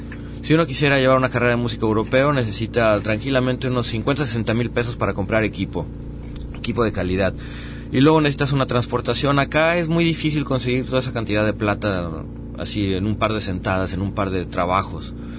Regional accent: Mexico City, Mexico; also born or lived in Playa del Carmen; now in Puerto Vallarta, Mexico; yo acá en Vallarta, yo vengo de la Ciudad de México, he vivido en Playa del Carmen, no sé, como 15 años

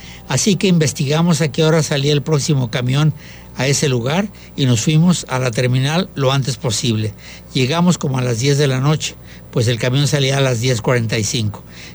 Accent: Mexico City, Mexico; also born or lived in United States; now in Puerto Vallarta, Mexico; resulta ser que soy originario de la Ciudad de México

